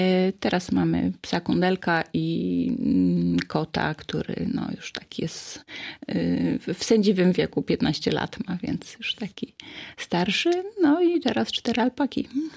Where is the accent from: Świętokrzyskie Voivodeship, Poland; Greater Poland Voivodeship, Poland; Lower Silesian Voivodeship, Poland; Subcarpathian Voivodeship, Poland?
Lower Silesian Voivodeship, Poland; Wałbrzych; Tak, to prawda, pochodzę z miasta, wychowałam się w Wałbrzychu.